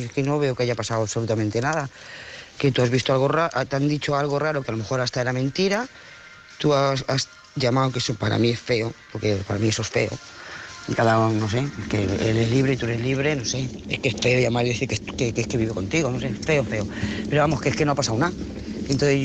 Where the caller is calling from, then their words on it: Lloret de Mar, Catalonia, Spain; de Lloret de Mar.